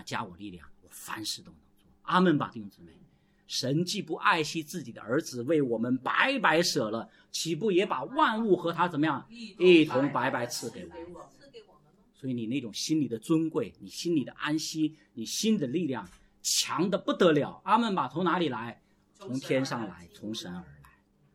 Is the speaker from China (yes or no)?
yes; Inner Mongolia, China; 我们小的时候，我是在内蒙古长大的